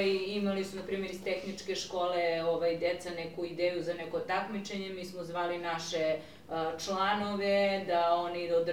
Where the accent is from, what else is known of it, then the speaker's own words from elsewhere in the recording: Pirot, Southern and Eastern Serbia, Serbia; mi smo iz Pirota, mi nemamo fakultet, imamo samo srednje školce.